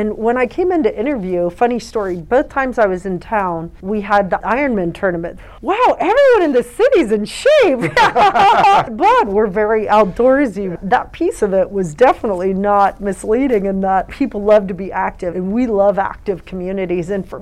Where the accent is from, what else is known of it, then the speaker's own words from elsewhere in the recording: Cincinnati, Ohio, United States; So I grew up in Cincinnati, matriculated over to Indiana. My undergrad is from Indiana University.